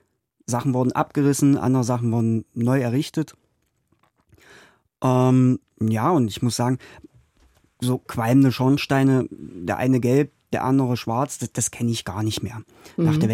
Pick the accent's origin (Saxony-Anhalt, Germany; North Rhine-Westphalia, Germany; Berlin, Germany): Saxony-Anhalt, Germany; Holzweißig; Ich bin ja gebürtig im Ortsteil Holzweißig aufgewachsen